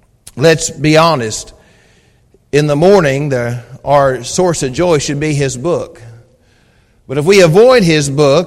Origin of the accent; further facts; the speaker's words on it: the South, United States; because I'm from the South